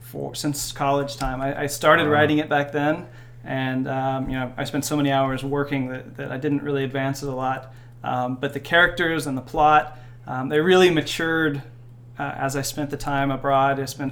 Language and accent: English; North Carolina, United States; born there; also born or lived in Georgia; So I was born in North Carolina, okay. But I lived kind of half and half North Carolina and Georgia